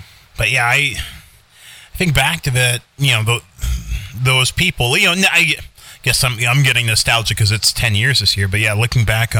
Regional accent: Minneapolis, Minnesota, United States; growing up in Minneapolis

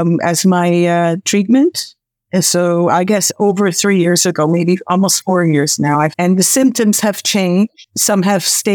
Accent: Toronto, Ontario, Canada; I'm from Canada, Toronto, Canada. I'm 64 years young.

